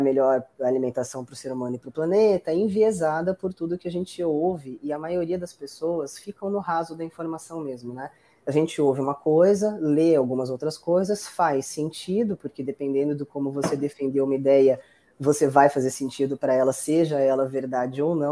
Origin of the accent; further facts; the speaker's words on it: São Paulo, Brazil; now in Niterói, Brazil; Atualmente morando em Niterói, eu sou de São Paulo, vivi minha vida inteira em São Paulo, não imaginava morar em Niterói